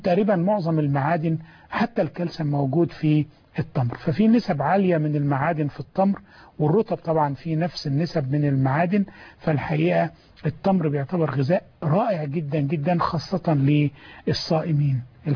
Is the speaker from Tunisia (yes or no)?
no; Egypt; زي ما احنا بنعمل عندنا في مصر هنا